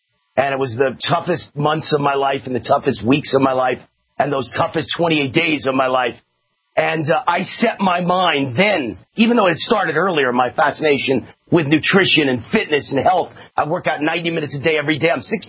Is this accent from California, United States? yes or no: no; New York, United States; I was born and raised in New York, Westchester County.